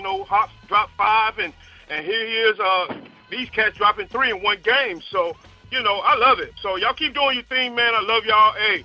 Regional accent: Philadelphia, Pennsylvania, United States; now in Houston, United States; I'm born and raised in Philly. Philly's my team. I'm not going nowhere. But I pull for H-Town because I live here, been here 27 years.

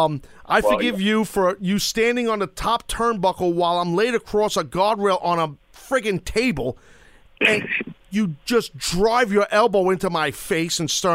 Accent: New York, United States; accent: New York; his southern drawl, like my New York accent, can sometimes butcher the English language

